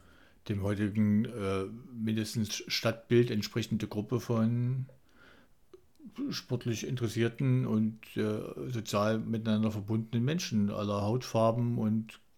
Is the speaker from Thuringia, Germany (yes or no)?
yes; Weimar, Thuringia, Germany; Ich habe jetzt gerade überlegt, weil eigentlich komme ich doch aus Weimar.